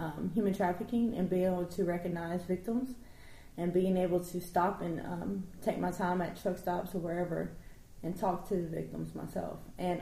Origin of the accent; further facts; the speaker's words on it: the South, United States; And I'm from the South